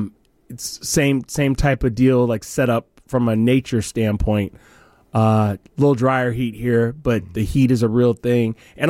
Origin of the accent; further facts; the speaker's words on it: Huntsville, Alabama, United States; now in Sacramento, United States; I was like, oh, I'm from Alabama.